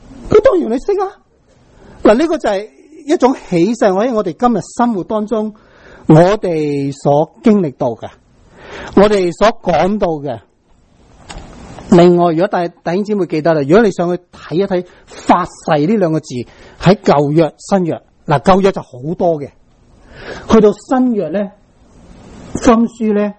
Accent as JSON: {"language": "Chinese", "region": "Guangdong", "country": "China", "said": "我们广东人啊有句说话，这个说话呢几个几特别的"}